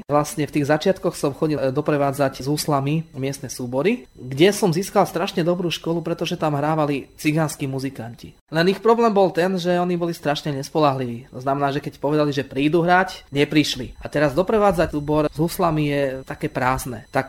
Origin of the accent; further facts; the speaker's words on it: Komjatice, Nitra Region, Slovakia; now in Bratislava, Slovakia; pochádzam nie priamo z Bratislavy, kde momentálne bývam. Je to krásna mestská časť Rača, kolesená vinohradmi. Pochádzam z jednej dedinky, volá sa Komiatice.